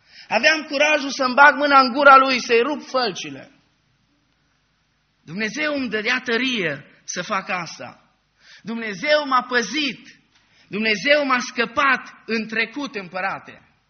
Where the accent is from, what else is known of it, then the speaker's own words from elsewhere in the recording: Banat, Romania; Știți, ca și mulți dintre dumneavoastră, și eu sunt bănățean și unul din lucrurile care se spune despre bănățeni este că sunt mândri.